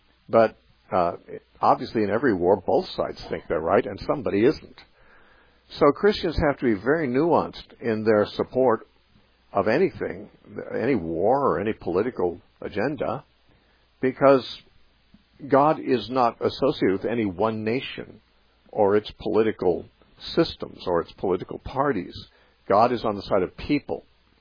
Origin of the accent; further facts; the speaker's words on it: United States; And although I'm an American, I'm glad to be an American. I'm certainly thankful to be in this country.